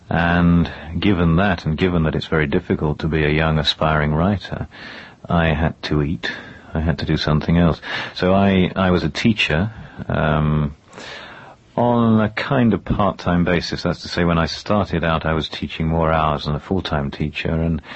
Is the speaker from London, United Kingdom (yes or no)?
yes; London, United Kingdom; Yes, I was born in London. Most of my life I'd spent in London except for student days. I was at Cambridge and at York. That's old York, not New York. And I spent a year or so abroad in Greece, otherwise in London.